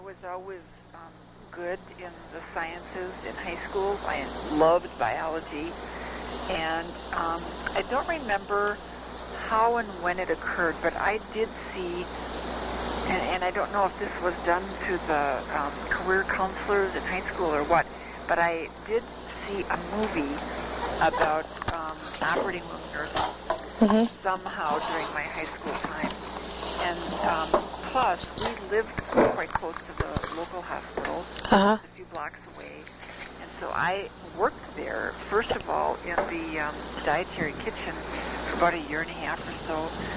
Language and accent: English; Port Washington, Wisconsin, United States; now in Milwaukee, United States; I was born in Port Washington, Wisconsin. That's about 30 miles north of Milwaukee.